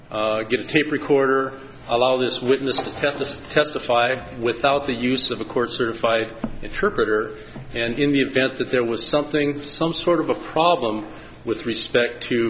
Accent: Helena, Montana, United States; I'm an attorney from Helena, Montana

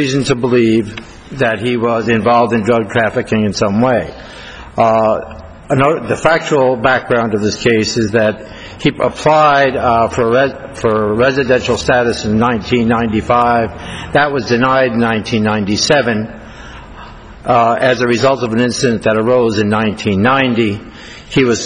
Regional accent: Tucson, Arizona, United States; I'm from Tucson, Arizona.

